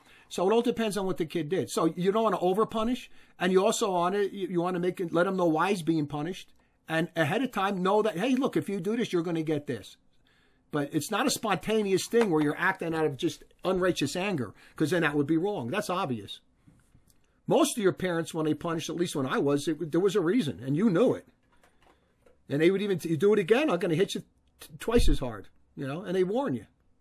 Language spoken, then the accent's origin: English; Newark, New Jersey, United States; where I grew up in Newark, because street punks, they beat one another up daily.